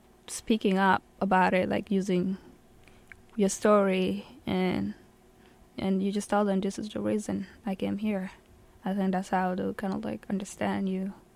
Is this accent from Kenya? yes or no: yes; Kenya; now in United States; And also, growing up in Kenya, just pretty much, like, growing, that kind of country I grew up, like, a surviving way, as a survivor.